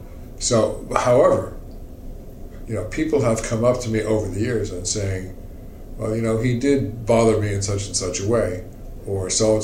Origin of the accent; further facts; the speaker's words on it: Manhattan, New York, United States; She's from Brooklyn, I was from Manhattan.